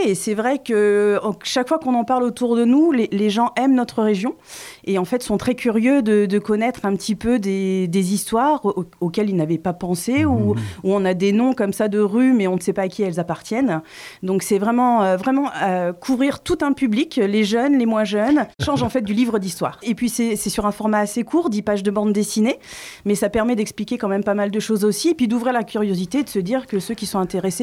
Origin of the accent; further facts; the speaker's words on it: Rouen, Normandy, France; je suis d'origine rouennaise, même de la côte rouennaise plus précisément.